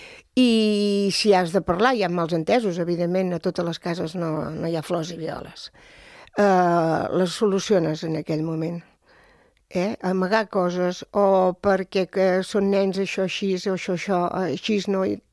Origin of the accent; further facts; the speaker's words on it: Calella, Catalonia, Spain; also born or lived in Barcelona; el meu pare era de Calella, i llavors la mama era de Barcelona. I vàrem néixer a Barcelona, però ja ens van portar cap aquí els meus pares, es van afincar aquí quan es van casar, i ens vam afincar aquí, i jo em sento calellenca.